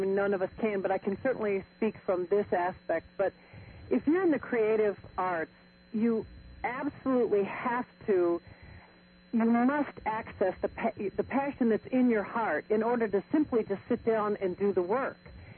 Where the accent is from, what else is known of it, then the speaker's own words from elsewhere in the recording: La Porte, Indiana, United States; And I grew up in La Porte, Indiana, and South Bend is where Notre Dame is.